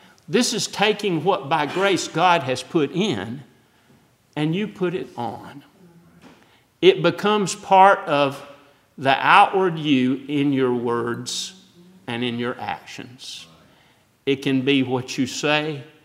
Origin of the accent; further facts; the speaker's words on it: the South, United States; Now, for me, growing up in the South, if somebody was a put on, it means they were fake.